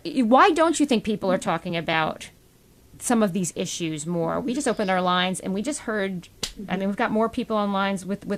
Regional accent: Glen Ridge, New Jersey, United States; Artemis is calling from my hometown, Glen Ridge, New Jersey.

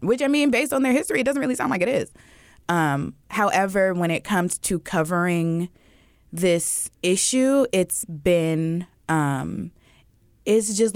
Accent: California, United States; And even growing up in the Bay, I just knew Arinda was for fancy people.

